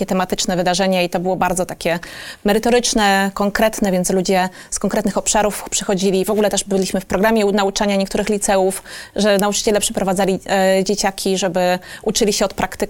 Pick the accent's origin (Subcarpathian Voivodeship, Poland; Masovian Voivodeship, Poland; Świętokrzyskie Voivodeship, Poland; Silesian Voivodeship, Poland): Świętokrzyskie Voivodeship, Poland; Kielce; zrobić z mojego rodzinnego miasta Kielce metropolię akademicką